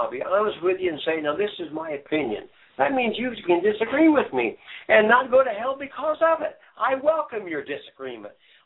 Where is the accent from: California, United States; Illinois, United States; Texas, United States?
Illinois, United States; now in Colorado, United States; I grew up in Illinois, and the water was so polluted there that I wouldn't dare eat a fish if it jumped in my boat.